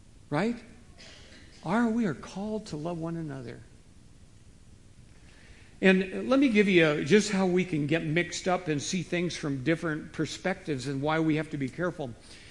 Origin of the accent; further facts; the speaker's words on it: Washington, United States; Okay, I'm from Washington, so it's always apple.